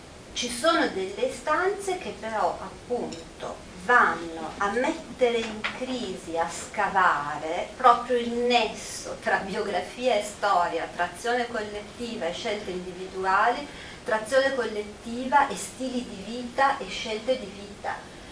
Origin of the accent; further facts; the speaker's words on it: Milan, Lombardy, Italy; born there; Sono nata quindi a Milano, perché la mia famiglia era emigrata in parte a Milano, in parte a Genova, in parte a Torino.